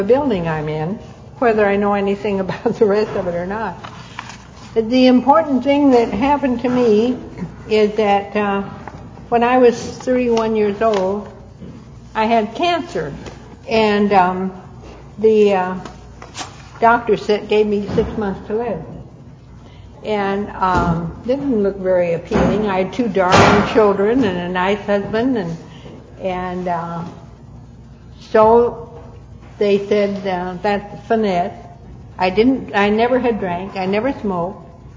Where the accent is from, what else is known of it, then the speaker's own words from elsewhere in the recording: Seattle, Washington, United States; born there; also born or lived in California; I was born in Seattle, started school here